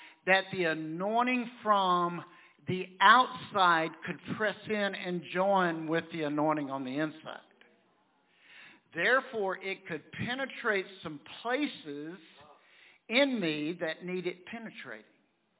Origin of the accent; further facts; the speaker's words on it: United States; I grew up on the Sabine River with lots of understanding of all of that.